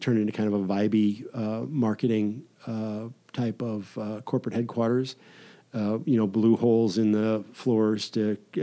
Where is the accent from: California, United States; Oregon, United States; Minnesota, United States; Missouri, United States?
Missouri, United States; Afton; my family and I moved to South County when I was a little guy, and I was raised mostly in Afton, parochial schools.